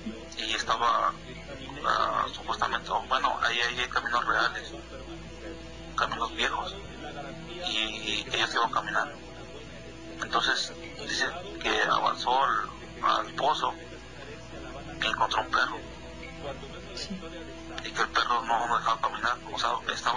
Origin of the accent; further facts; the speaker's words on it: Palmar de Bravo, Puebla, Mexico; now in Chicago, United States; yo vivo en Chicago, pero yo soy de Puebla, originario.